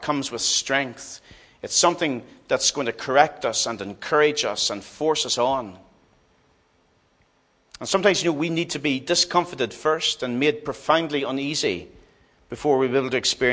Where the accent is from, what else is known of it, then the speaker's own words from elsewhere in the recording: Derry, Northern Ireland, United Kingdom; I came from Derry, where we saw a lot of destruction and violence, and a lot of people killed, people I knew well